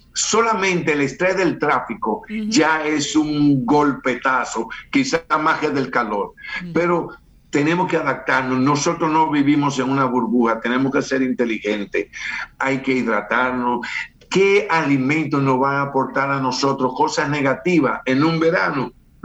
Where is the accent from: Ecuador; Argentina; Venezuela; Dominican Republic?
Dominican Republic; No hay, somos República Dominicana.